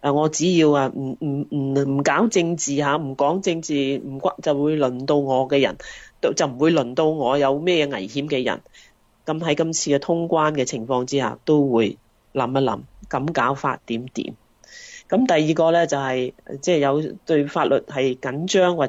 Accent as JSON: {"language": "Cantonese", "country": "Hong Kong", "said": "我嚟自香港，"}